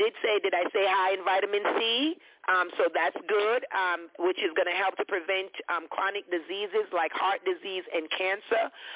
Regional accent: Jamaica; However, growing up in Jamaica

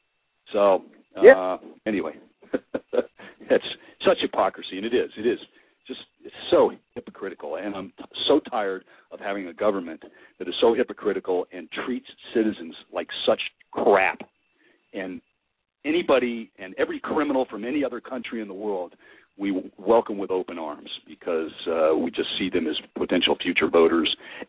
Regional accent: Florida, United States; not just in my home state of Florida where I really floated that stuff out there.

